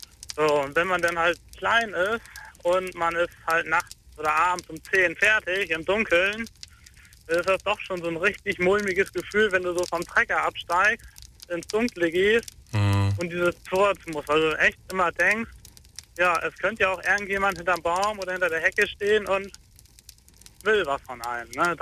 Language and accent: German; Hollenstedt, Lower Saxony, Germany; Ich komme aus Hollenstedt. Das ist zwischen Hamburg und Bremen in Niedersachsen.